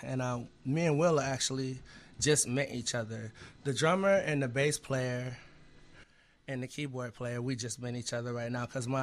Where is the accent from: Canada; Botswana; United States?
United States; Harvey, Illinois; Harvey, Illinois, yeah. I'm from Harvey, Illinois. I went to Northern Illinois University. Then I went to Southern University in Baton Rouge. That's what got me to Louisiana